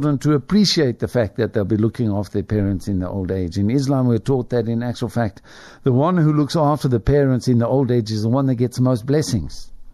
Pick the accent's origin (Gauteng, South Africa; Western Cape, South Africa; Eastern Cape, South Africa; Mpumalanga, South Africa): Gauteng, South Africa; Springs; The family that I grew up in Springs, my hometown.